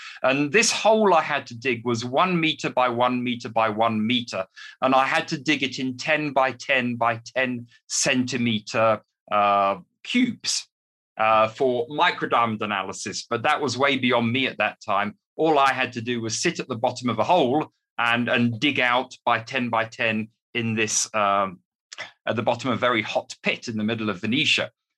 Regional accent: Derry, Northern Ireland, United Kingdom; born there; I was born actually in Derry in Ireland, in the north of Ireland. My father was a Royal Air Force officer who was stationed there. And as you might gather when I give you a bit of my potted history, I moved wherever my father was stationed.

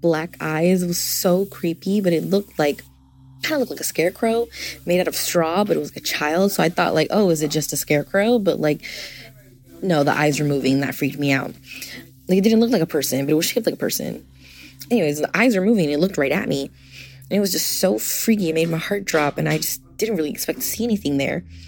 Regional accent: California, United States; I'm from California, and I stay in the Bay Area.

